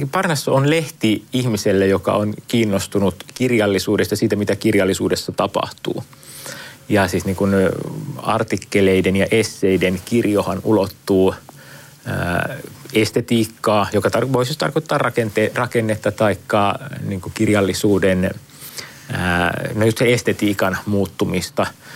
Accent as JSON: {"language": "Finnish", "town": "Mikkeli", "region": "South Savo", "country": "Finland", "said": "Mä itse tulen Mikkelistä, seuraan Etelä-Savon tapahtumia aika tiiviisti"}